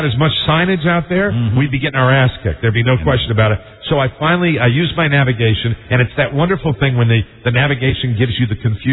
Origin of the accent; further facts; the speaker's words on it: New England, United States; I'm from New England. That's where, you know, a lot of Democrats come from.